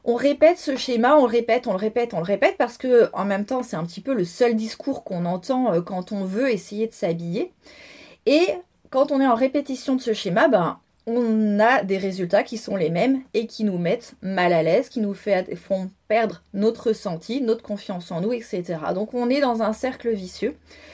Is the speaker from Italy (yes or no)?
yes; Italy; accent: Italian; French is a second language; Alors, désolée pour mon accent italien.